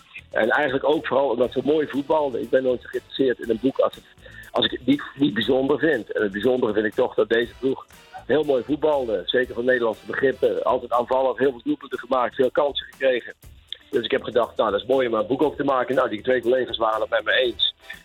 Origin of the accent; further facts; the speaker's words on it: Limburg, Netherlands; ik kom uit Limburg en ik was daar van Fortuna Sittard.